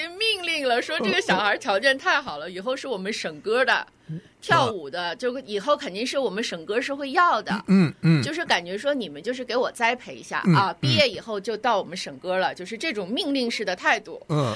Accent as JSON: {"language": "Chinese", "town": "Datong", "region": "Shanxi", "country": "China", "tie": "born there", "said": "然后我就生在那个地方。然后我小时候呢，也是跟我的 等于是姥姥，北方叫姥姥，姥姥长大，"}